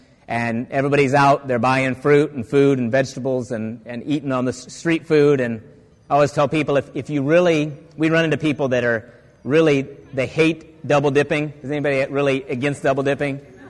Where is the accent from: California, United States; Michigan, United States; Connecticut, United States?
California, United States; born there; I can say that because I was born in California